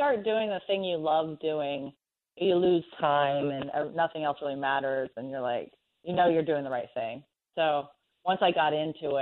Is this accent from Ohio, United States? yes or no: no; Nebraska, United States; now in Los Angeles, United States; So I moved to LA. When I was in Nebraska, I was writing. I had a job writing for the railroad, so I was like traveling around writing their newspaper for freight trains.